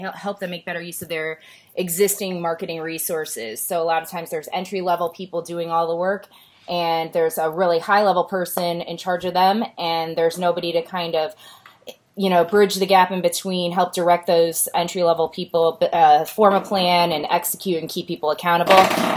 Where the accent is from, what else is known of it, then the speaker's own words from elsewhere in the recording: Midwest, United States; Oh, yeah. I'm from the Midwest.